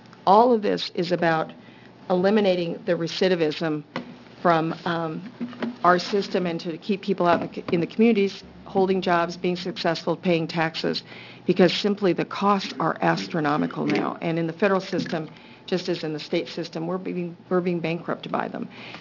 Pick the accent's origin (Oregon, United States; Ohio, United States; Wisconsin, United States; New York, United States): Oregon, United States; Salem; When I was growing up in Salem, I'm from here, my father put a project together, and we rebuilt Leslie Gym with the Lifers Club.